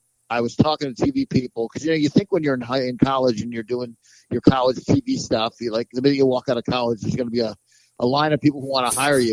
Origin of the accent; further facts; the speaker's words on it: Troy, New York, United States; Yep, born in Troy, the old Leonard Hospital, which is gone. It's up in North Troy. But yeah, we grew up in South Troy.